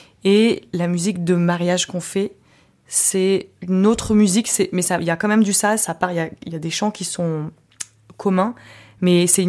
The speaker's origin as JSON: {"language": "French", "country": "Turkey", "said": "Et même si mon père n'était pas musicien, en tant que turc, t'es obligé d'aller dans les mariages."}